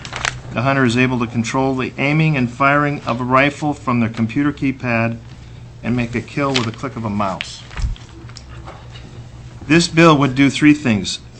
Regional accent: Anchorage, Alaska, United States; I'm from South Anchorage, representing the pineapple part of the state of Alaska.

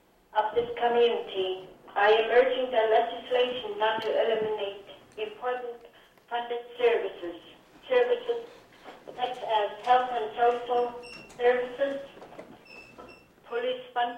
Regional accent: Kwikset, Alaska, United States; I've been born and bred in Kwikset. And the population is close to 700 people.

